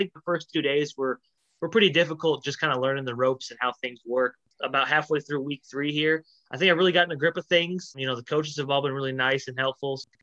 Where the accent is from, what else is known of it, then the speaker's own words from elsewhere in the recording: Crown Point, Indiana, United States; You know, I grew up in Northwest Indiana and Crown Point.